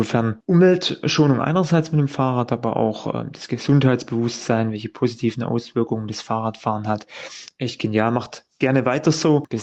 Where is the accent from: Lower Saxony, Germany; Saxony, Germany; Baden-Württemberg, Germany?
Baden-Württemberg, Germany; Bühl; ich komme hier aus Baden-Württemberg, aus dem schönen Bühl.